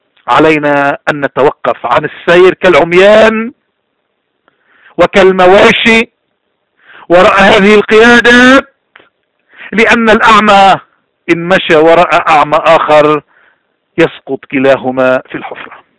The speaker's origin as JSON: {"language": "Arabic", "country": "Lebanon", "said": "من أجل أن نخلص كلبنانيين ومعنا يخلص لبنان ويتخلص"}